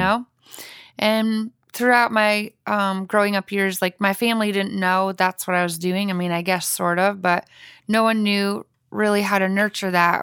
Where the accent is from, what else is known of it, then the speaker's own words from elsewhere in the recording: Michigan, United States; Well, I grew up in Michigan on a farm. On a 100-acre farm mm-hmm. out in the middle of nowhere